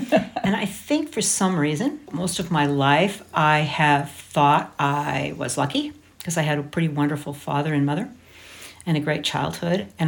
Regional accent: Washington, United States; moved away; And I grew up in the Olympic Peninsula, third generation in that area.

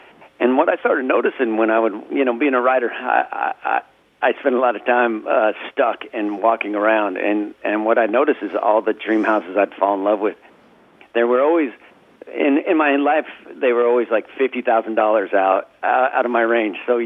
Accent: Reno, Nevada, United States; now in Portland, United States; even my hometown of Reno. The housing prices are so out of whack with minimum wage increases, and so now that I've lived in Portland for 25 years

